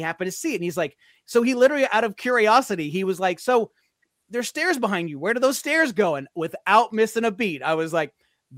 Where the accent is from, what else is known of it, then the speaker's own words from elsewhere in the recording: Indianapolis, Indiana, United States; A guy was retired in Indianapolis when I was a kid, because I'm from the Indianapolis area.